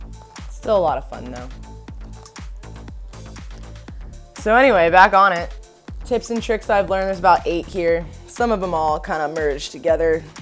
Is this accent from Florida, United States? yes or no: yes; Daytona Beach, Florida, United States; 24-year-old recent grad student, and just moved back to my hometown of Daytona Beach, Florida.